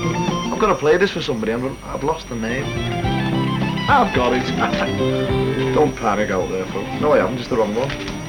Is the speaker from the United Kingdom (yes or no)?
yes; Morecambe, North West England, United Kingdom; One such letter comes from Morecambe, which incidentally is my hometown. It's where I originate from. I was born in Lancaster Infirmary and lived most of my early life in Morecambe.